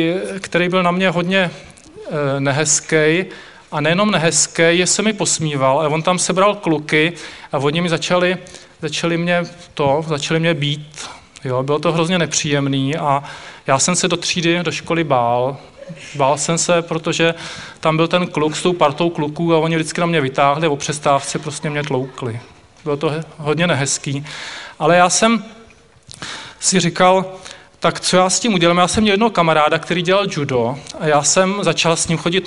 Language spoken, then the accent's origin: Czech; Slovakia; já jsem se narodil na Slovensku, ale rodina celá jsme byli jako Češi a teďka jsme vlastně žili na Slovensku. Já jsem začal chodit do školy a já jsem neuměl moc slovensky.